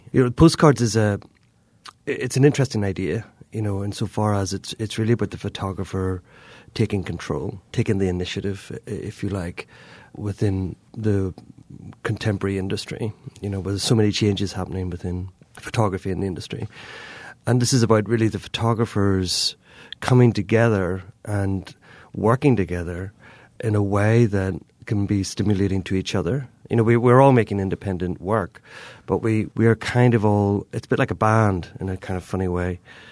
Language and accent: English; Northern Ireland, United Kingdom; certainly from growing up in Northern Ireland, we were always nervous about how outsiders represented my home